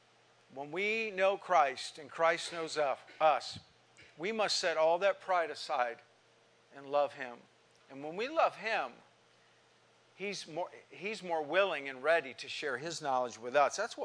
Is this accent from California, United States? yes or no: yes; San Jose, California, United States; Where I grew up in San Jose, just blocks from where I grew up, they took, I don't know how many houses out, maybe 12, and built a huge Buddhist temple years ago.